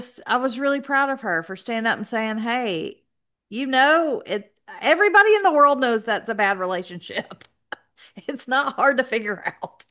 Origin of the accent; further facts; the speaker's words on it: Georgia, United States; But I get it that we are from South Georgia and we think hot is 105.